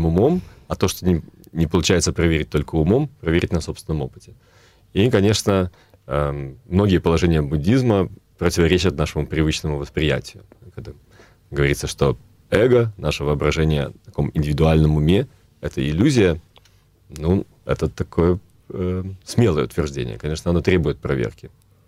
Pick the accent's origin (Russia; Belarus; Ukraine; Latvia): Belarus; Но я родился в русской культуре. Мы говорили по-русски в семье. Вырос на Беларуси, и там тоже мы говорили по-русски.